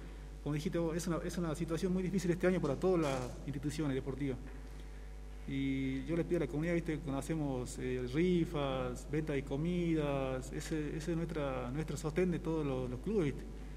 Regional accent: El Cóndor, Argentina; yo me crié en el campo, en el Cóndor.

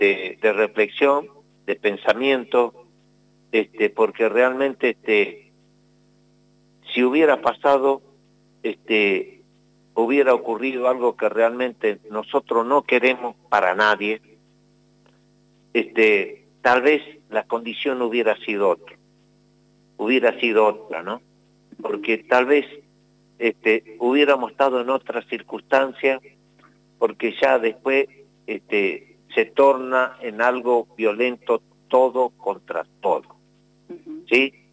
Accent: Argentina; como argentino

